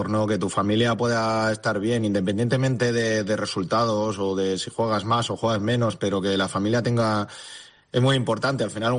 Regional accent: Murcia, Region of Murcia, Spain; now in Almería, Spain; aquí en Almería se vive muy bien. Yo soy de Murcia, pero Almería para mí es como Murcia y Almería son como hermanos

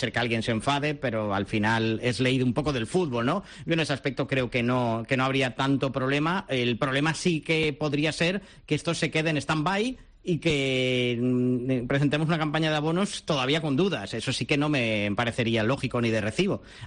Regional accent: Extremadura, Spain; porque somos extremeños, nos llevemos bien

